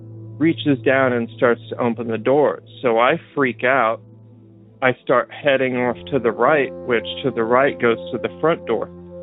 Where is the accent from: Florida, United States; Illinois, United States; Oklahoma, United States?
Oklahoma, United States; now in Georgia, United States; I live in Georgia. I grew up in Oklahoma, just about 20 miles north of Tulsa.